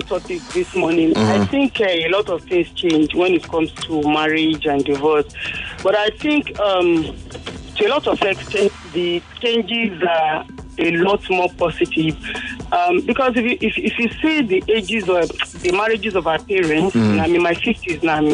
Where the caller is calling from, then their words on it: Ikeja, Lagos, Nigeria; I'm calling from Ikeja.